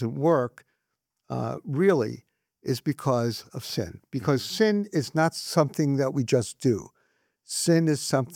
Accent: New York, United States; now I'm just brash as a New Yorker

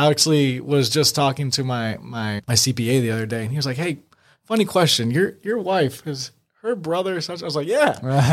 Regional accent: Charlotte, North Carolina, United States; Charlotte.

